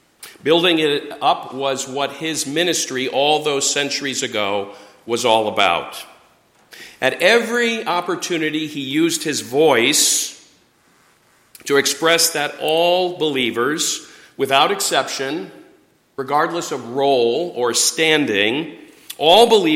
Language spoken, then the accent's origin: English; Stratford, Connecticut, United States; I grew up in the First Congregational Church of Stratford, Connecticut, where I was baptized and confirmed and ordained.